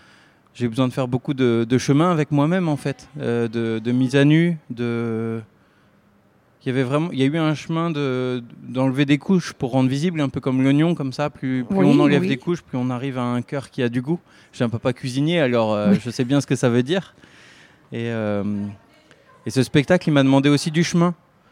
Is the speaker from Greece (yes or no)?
no; Centre-Val de Loire, France; also born or lived in Lille; J'ai grandi dans le centre. Moi, je suis né dans le nord.